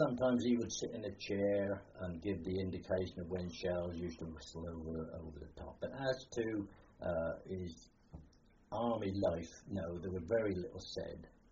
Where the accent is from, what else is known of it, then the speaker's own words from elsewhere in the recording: Bagnor, South East England, United Kingdom; born there; I was born in Bagnor, Newbury. This is 1.5 miles from where I live now.